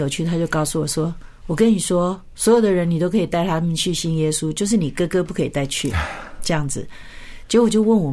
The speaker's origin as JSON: {"language": "Chinese", "town": "Qingtian", "region": "Zhejiang", "country": "China", "tie": "born or raised there", "said": "有机会就回到我的老家，因为我的老家就是在青田，当时的青田，现在的丽水，好，丽水市"}